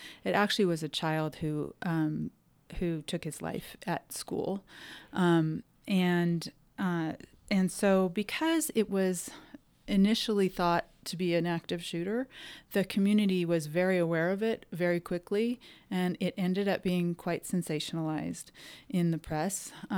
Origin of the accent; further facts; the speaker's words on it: California, United States; I am from Southern California and went to college there, med school residency. I trained there. I practiced there for 10 years before moving to Central Oregon about 7 years ago.